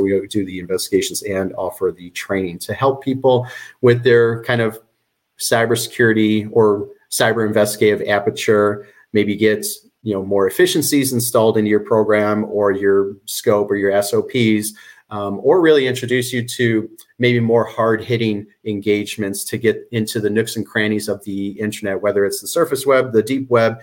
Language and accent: English; Chicago, Illinois, United States; now in Florida, United States; So I'm in Florida now, but I was born and raised in Chicago.